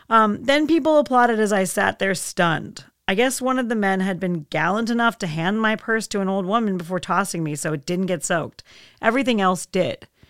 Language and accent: English; United States; I told him that I was from America where we didn't dunk innocent women for stupid traditions and what a misogynistic bunch of crap this was.